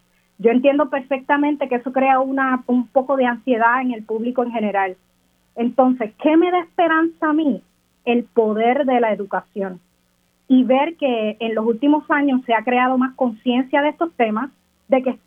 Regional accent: Puerto Rico; yo soy la única puertorriqueña, así que me enorgullece muchísimo estar ahí.

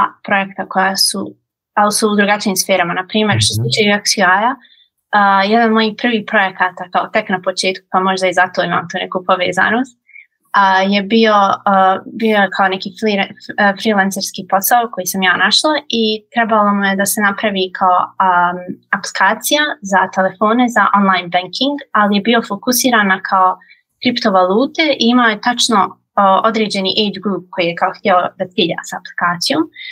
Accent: Sarajevo, Federation of Bosnia and Herzegovina, Bosnia & Herzegovina; Pa ja sam iz Sarajeva. I trenutno se nalazim u Sarajevo.

